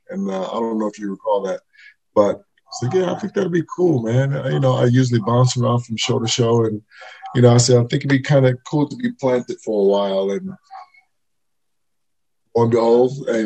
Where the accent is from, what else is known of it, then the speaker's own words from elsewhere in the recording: St. Louis, Missouri, United States; First, well, I'm from St. Louis. I'm one of seven.